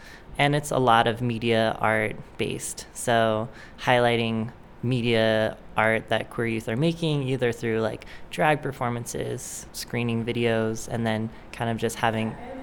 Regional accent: Aurora, Colorado, United States; I'm 22. I grew up in Aurora, and I'm a queer trans woman, I'm a young person.

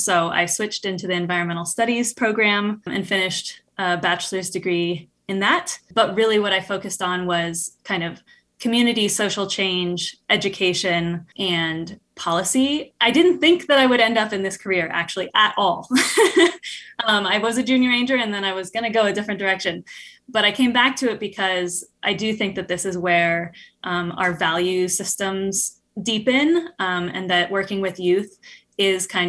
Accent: Boulder, Colorado, United States; So I was in this very program as a teenager growing up in Boulder, Colorado.

